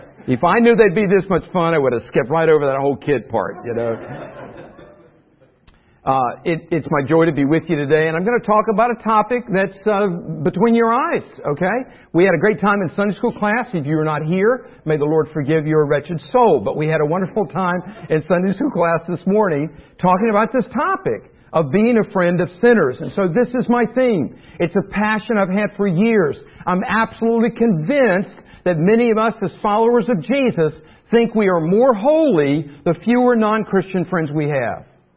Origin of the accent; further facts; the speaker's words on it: South Carolina, United States; And I'm from South Carolina, taught theology for about 20 years.